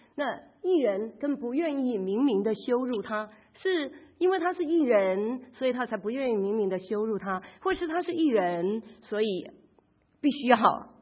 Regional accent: China; now in United States; 就像我们中国人好像很像一回事我记得我在台湾的时候

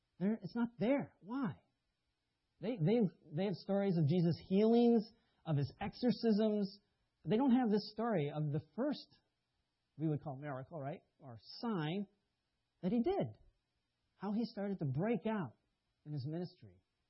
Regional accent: Boston, Massachusetts, United States; I grew up in Boston. Boston's famous for that.

